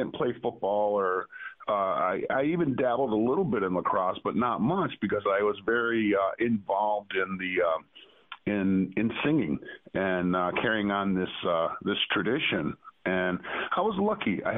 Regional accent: New York, United States; Well, I grew up on the Allegheny Reservation, Seneca Territory

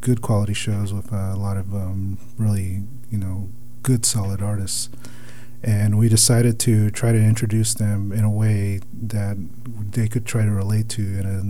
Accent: Arizona, United States; also born or lived in Utah; I'm originally from Utah, but I actually grew up in Arizona too, so I consider myself from both states.

